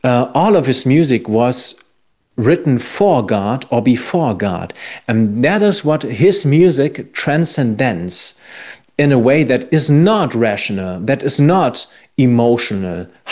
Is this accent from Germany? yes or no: yes; Germany; moved away; I'm from Western Germany originally.